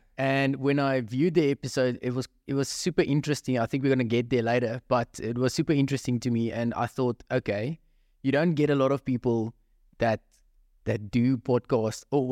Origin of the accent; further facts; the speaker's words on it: Krugersdorp, Gauteng, South Africa; born there; I was born in Krugersdorp, and I'm not going to go there, but I was born in Krugersdorp.